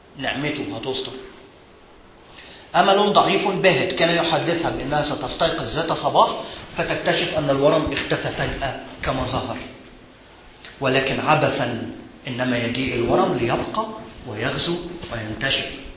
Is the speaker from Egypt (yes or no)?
yes; Egypt; أطرحه لينا كمصريين